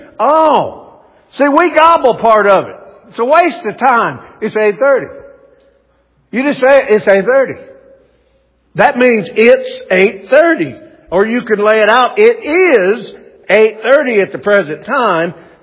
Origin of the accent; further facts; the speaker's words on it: the South, United States; accent: Southern; I know I'm from America. I speak Southern well, but English is hard.